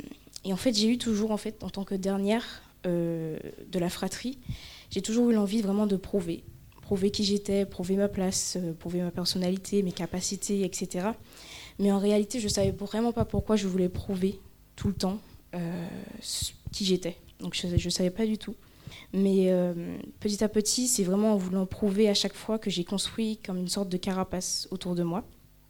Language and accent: French; Martinique, France; Je suis originaire de l'île de la Martinique, qui est la plus belle île au monde, en toute objectivité.